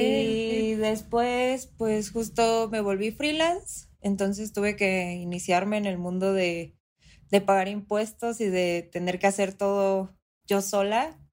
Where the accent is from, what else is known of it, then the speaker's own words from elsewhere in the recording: Mexico City, Mexico; ella es de Colima y yo soy de la Ciudad de México.